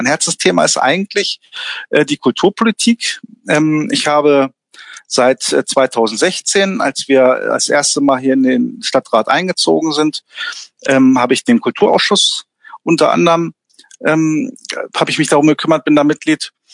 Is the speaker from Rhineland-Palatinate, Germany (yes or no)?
no; Wolfsburg, Lower Saxony, Germany; Ja, also Wolfsburg ist meine Heimatstadt und natürlich möchte ich hier auch positiv wirken.